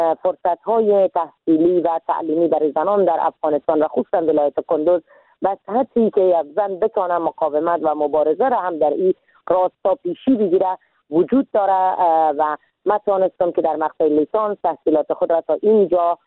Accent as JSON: {"language": "Persian", "country": "Iran", "tie": "born or raised there", "moved": "as an adult", "lives_now": "Afghanistan", "said": "من در سال 1364 در کشور ایران به دنیا آمدم"}